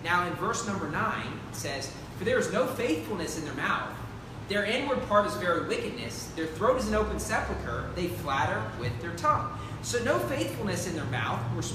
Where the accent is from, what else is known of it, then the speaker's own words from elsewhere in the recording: West Virginia, United States; now in Philippines; But I'll tell you what, where I grew up in West Virginia, it's known as the mountain state.